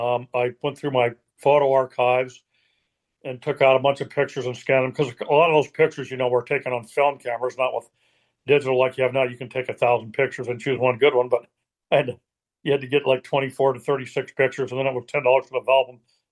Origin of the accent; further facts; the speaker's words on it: Colorado, United States; I grew up in Colorado, and a lot of the lifestyle there is like outdoors on weekends.